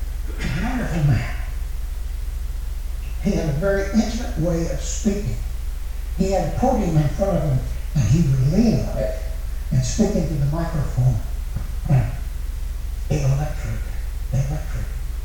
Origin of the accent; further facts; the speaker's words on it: Cartlesville, Indiana, United States; Now, when I was a kid growing up in Cartlesville, Indiana, several of my friends were Catholics